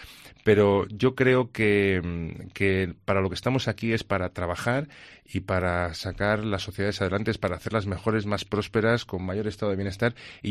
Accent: León, Castile and León, Spain; Yo también la llevaba puesta la bandera de León, porque es que yo soy de León.

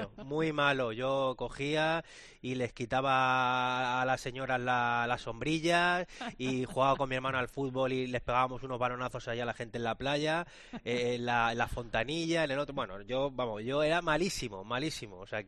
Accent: Mérida, Extremadura, Spain; now in Madrid, Spain; yo soy de Mérida, yo vivo en Madrid, porque me vine a estudiar periodismo a Madrid, luego ya empecé aquí en la cadena COPE en Madrid, pero bueno, yo soy de Mérida

